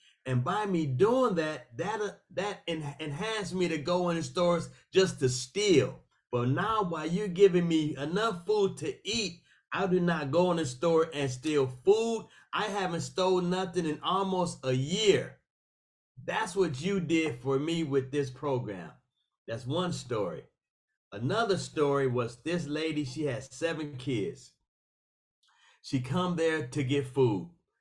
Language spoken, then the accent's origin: English; Detroit, Michigan, United States; I'm from Detroit, Michigan.